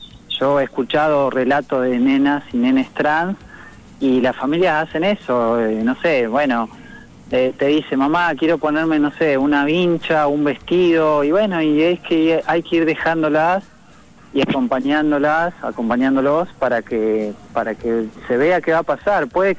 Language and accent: Spanish; Caleufú, La Pampa, Argentina; born there; Sí, aparte yo nací en Calofú, la Pampa.